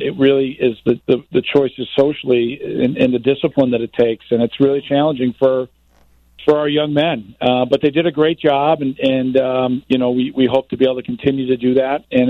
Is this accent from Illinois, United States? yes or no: yes; Chicago, Illinois, United States; just love being a Chicagoan, and we just got to love each other